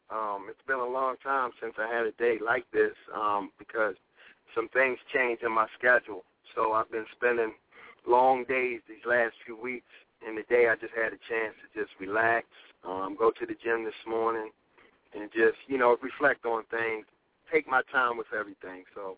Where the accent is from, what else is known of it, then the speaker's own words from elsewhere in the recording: Baltimore, Maryland, United States; Actually, Baltimore City. I'm born and raised in Baltimore. I grew up in a neighborhood that we call Wilson Park.